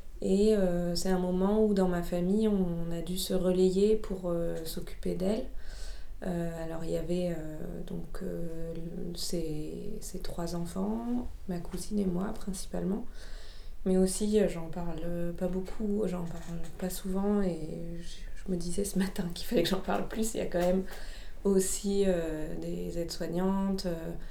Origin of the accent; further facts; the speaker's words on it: Marseille, Provence-Alpes-Côte d'Azur, France; je suis originaire de Marseille, mais j'ai vécu longtemps en dehors de cette ville. Et voilà, je suis rentrée vivre à Marseille en 2021, il y a 3 ans.